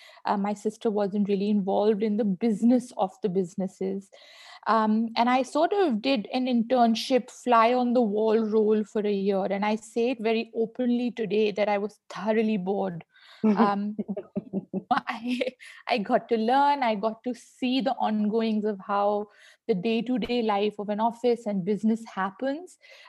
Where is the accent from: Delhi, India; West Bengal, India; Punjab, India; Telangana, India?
Delhi, India; I grew up in Delhi, very much born and brought up here, as were my elder siblings.